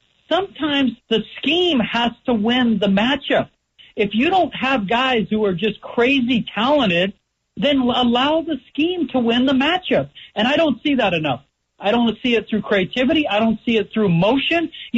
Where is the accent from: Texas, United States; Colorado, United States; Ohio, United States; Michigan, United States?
Colorado, United States; Pueblo; I grew up in Pueblo.